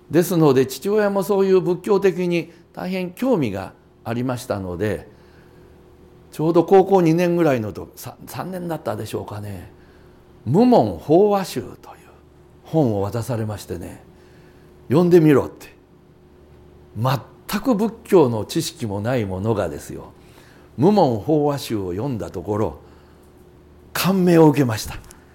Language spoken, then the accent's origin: Japanese; Nagoya, Aichi, Japan; 私は生まれは愛知県、名古屋です。中村区、亀島でございます。ですのでもうこの辺はよく知ってます。